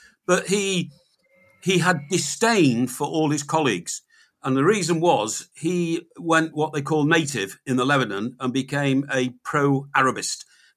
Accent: Chester, North West England, United Kingdom; I come from Chester. Chester's got a beautiful cathedral, you know.

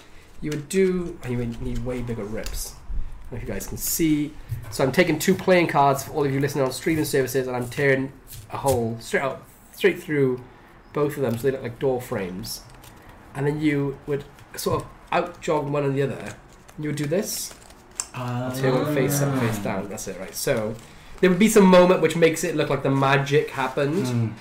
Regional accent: Wales, United Kingdom; I'm Welsh.

